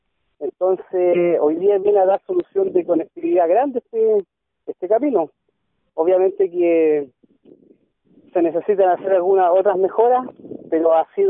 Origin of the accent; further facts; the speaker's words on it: Araucanía, Chile; nuestro origen es Rañén Tuleujo. Aquí son dos ríos los que nos tenemos acá en nuestro territorio, Quiepe y Cautín